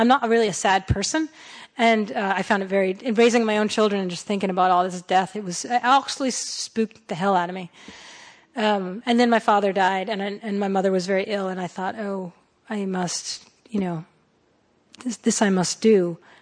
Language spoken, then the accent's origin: English; Massachusetts, United States; The street I grew up on in a town in Massachusetts was laid out on the 200th anniversary of Franklin's birth in 1906.